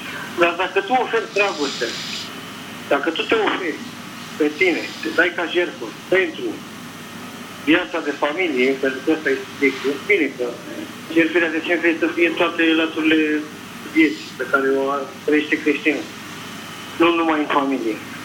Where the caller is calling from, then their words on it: Bucharest, Romania; din București